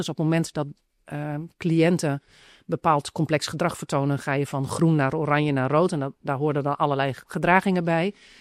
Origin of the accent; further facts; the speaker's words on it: Drenthe, Netherlands; in de omgeving waar ik vandaan kom, Drenthe